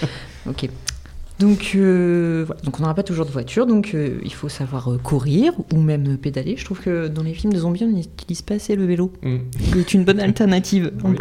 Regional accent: France; Oui, je suis française, je suis franco-française.

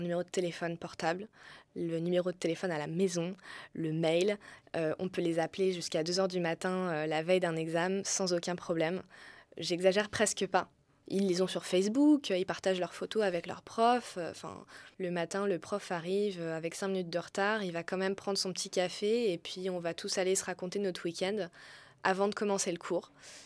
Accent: France; now in Portugal; Donc je viens de France, même si je ne fais pas partie d'une classe aisée, j'arrive au Portugal

